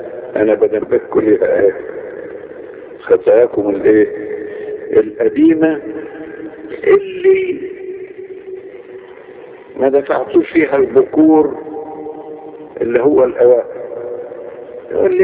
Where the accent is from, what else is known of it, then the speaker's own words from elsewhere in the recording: Alexandria, Alexandria Governorate, Egypt; دي فكرتني لحاجة مرة حصلت عندنا في اسكندرية.